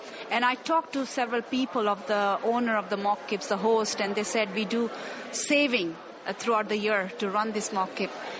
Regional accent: London, United Kingdom; I'm from London

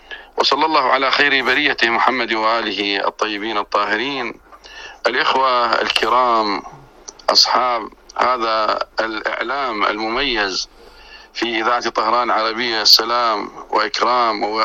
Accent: Iraq

